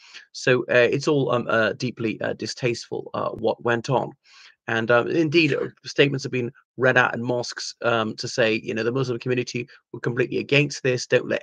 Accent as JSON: {"language": "English", "country": "Ireland", "said": "from Ireland."}